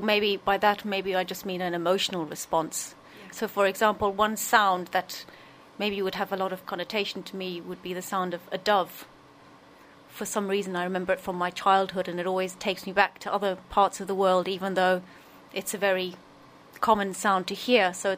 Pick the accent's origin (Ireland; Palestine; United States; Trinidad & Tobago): Ireland; Munster; I was brought up in County Limerick. So it wouldn't just be the city.